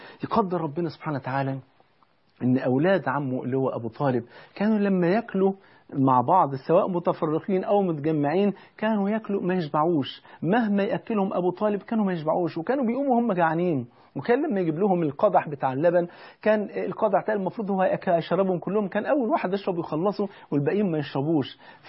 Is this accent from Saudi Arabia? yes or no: no; Egypt; زي ما بيقولوا عندنا في مصر أعز الولد ولد الولد.